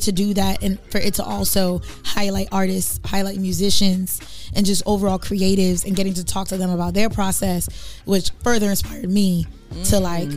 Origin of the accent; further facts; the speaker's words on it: Pawtucket, Rhode Island, United States; I'm from Pawtucket, born and raised, and it's been a blast being an artist and coming into my artistry.